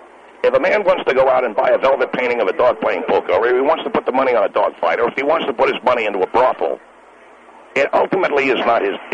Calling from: Philadelphia, Pennsylvania, United States; I'm calling from Philadelphia.

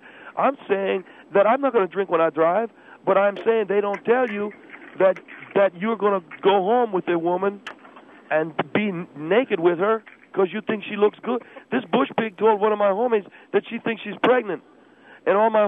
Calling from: Monterey Park, California, United States; I'm calling from Monterey Park.

